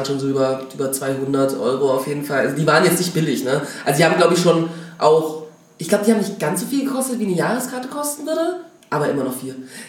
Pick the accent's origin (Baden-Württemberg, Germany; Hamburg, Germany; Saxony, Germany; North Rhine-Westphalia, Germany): Saxony, Germany; Dresden; ich komme aus Dresden.